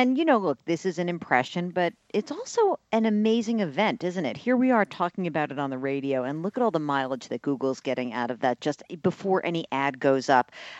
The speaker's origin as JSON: {"language": "English", "town": "New York City", "region": "New York", "country": "United States", "said": "If you figure that a third of them are New Yorkers, and I'm a New Yorker and no one looks up in New York"}